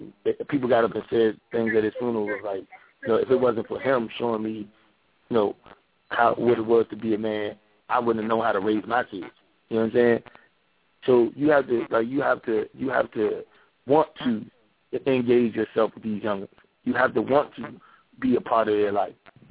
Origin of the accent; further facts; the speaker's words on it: Washington, District of Columbia, United States; I grew up in Southeast D.C.